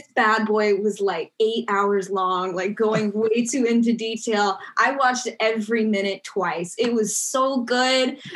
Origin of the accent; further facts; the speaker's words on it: Belmont, North Carolina, United States; now in Wilmington, United States; originally I'm from Belmont, North Carolina, which is on the west side of Charlotte. So like 2 minutes from the Whitewater Center. So I basically grew up there.